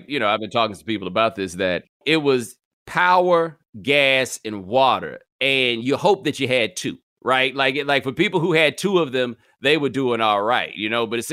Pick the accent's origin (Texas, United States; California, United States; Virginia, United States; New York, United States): Texas, United States; Houston; Because I grew up in Houston.